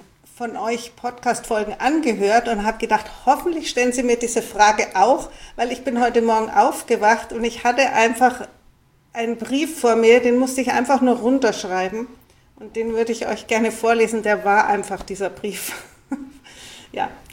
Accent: Munich, Bavaria, Germany; Ich bin in München aufgewachsen

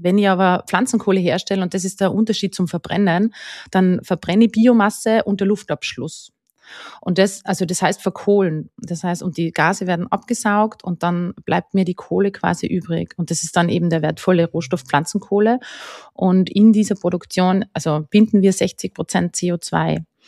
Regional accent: Tyrol, Austria; now in Lower Austria, Austria; Ich bin also ich bin aus Tirol und wohne in Niederösterreich mit meiner Familie, meinen zwei Hunden, habe ein Pferd. Bin auf einem landwirtschaftlichen Betrieb aufgewachsen

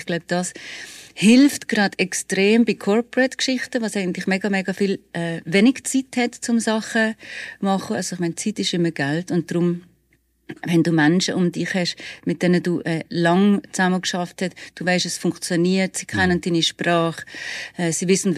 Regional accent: Valais, Switzerland; Und wir sind ja wirklich tatsächlich eher so ein bisschen Frankreich orientiert gewesen als Walliser. Und ich habe Zürich gar nicht so gut gekannt.

